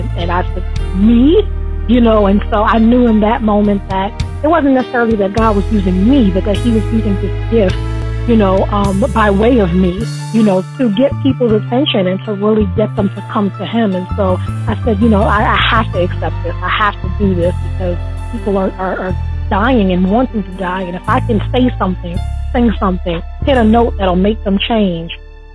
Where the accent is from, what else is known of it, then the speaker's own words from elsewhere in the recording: New York, United States; Now, I'm from New York. You don't walk up behind a New Yorker.